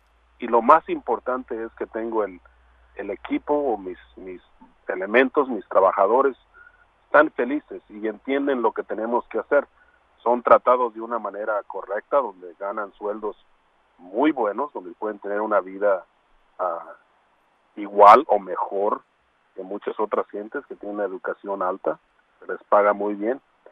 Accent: Michoacán, Mexico; moved away as an adult; now in United States; yo obviamente vengo de México, en el área en Michoacán, y llegué a los Estados Unidos a los 20 años, pero en el área de Los Ángeles, donde no había agricultura. Vengo de padres agrícolas y hermanos que trabajan en la agricultura en Michoacán.

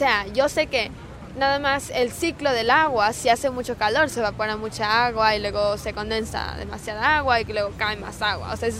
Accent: San Pedro Tultepec, State of Mexico, Mexico; now in New York, United States; Yo nací y me crié en México y me acabo de mudar a Nueva York hace 4 años

